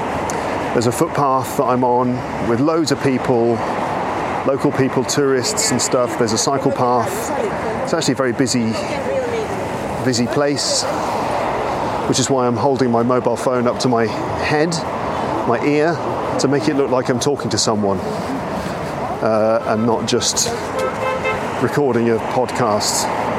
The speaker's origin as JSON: {"language": "English", "region": "London", "country": "United Kingdom", "tie": "born or raised there", "said": "compare it to London, which is basically my hometown, kind of."}